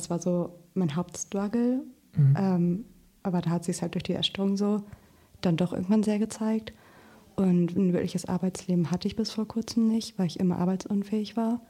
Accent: Lower Saxony, Germany; born there; now in Kiel, Germany; ich bin 25 Jahre alt, gebürtige Ostfriesin, wohne aber gerade in Kiel

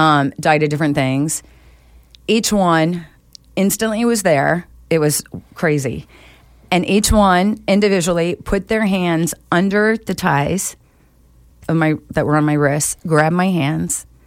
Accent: California, United States; I did a 3-week trip to California, my home state.

